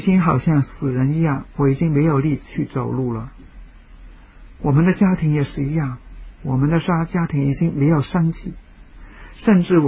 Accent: Hong Kong; 我们香港人很忙哈

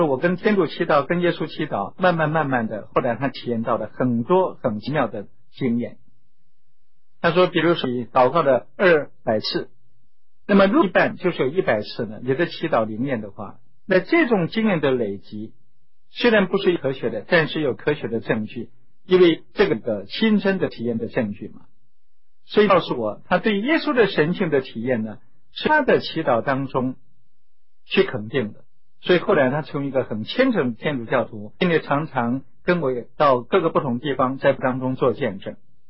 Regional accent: China; 我们中国人岂能够坐视不顾。

